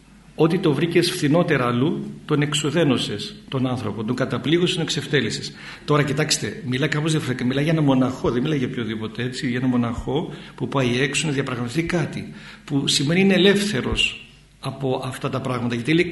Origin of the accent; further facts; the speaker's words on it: Cyprus; Εμένα μου αρέσει το εμπόριο, είμαι Κύπριος.